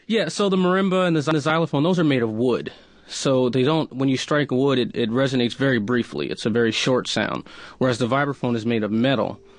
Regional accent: Albany, New York, United States; I'm from Albany, New York, and I was a very unfocused kid.

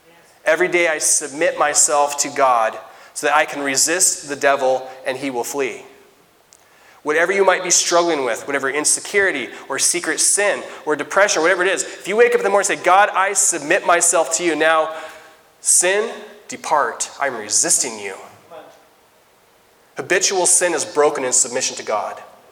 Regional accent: Washington, United States; from Nasal, Washington. Nobody knows who I am.

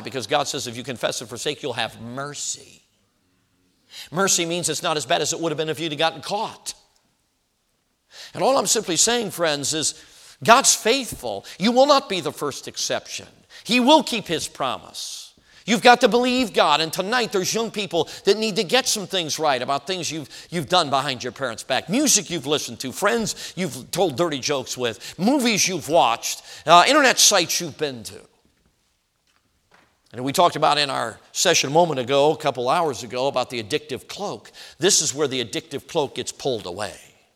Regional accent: Chicago, Illinois, United States; I grew up in Chicago.

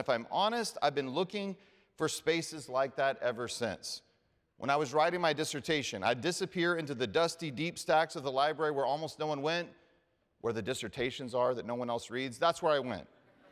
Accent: the South, United States; I grew up in the South.

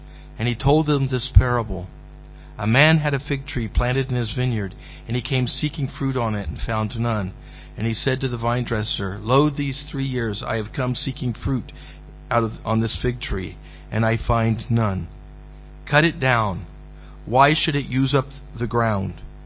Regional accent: United States; Now, normally I'm an American, no one has a clue.

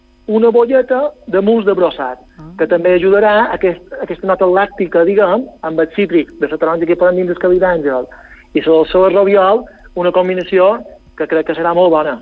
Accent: Balearic Islands, Spain; Jo, jo som molt fan, tal i va, de les nostres tradicions. Som el mallorquí número 1.

